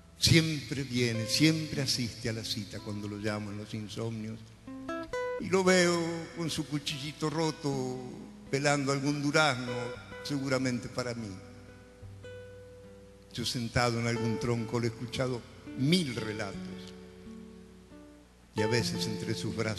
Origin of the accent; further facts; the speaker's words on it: Mendoza, Argentina; born there; Solamente que yo nací en Mendoza, allá pegadito a la precordillera, entre chileno y argentino. En un pequeño y maravilloso pueblo donde aún se acostumbra a saludar. Ahí nací.